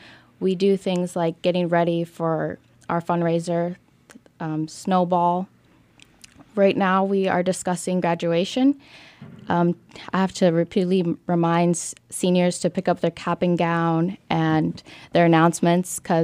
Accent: Anchorage, Alaska, United States; I'm from Anchorage, Alaska.

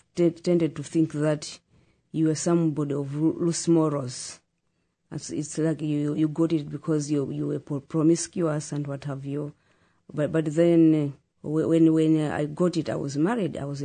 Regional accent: Malawi; I come from Malawi, which is in this Sub-Saharan regions in southern Africa.

